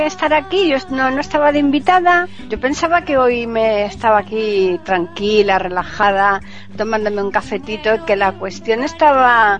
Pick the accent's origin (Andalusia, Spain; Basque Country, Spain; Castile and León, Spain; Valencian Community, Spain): Basque Country, Spain; accent: Basque; Ay, que tengo acento de vasca, hombre, no es que creo que lo tenga, vaya.